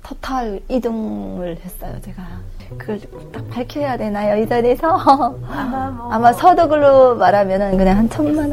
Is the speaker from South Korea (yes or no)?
no; North Korea; 아니요 중국에서는 안 왔고요. 북한에서 왔어요.